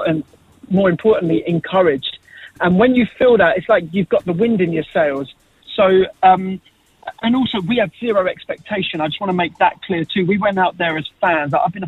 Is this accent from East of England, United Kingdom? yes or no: yes; Maldon, East of England, United Kingdom; Well, I'm not anymore, but I grew up in Malden.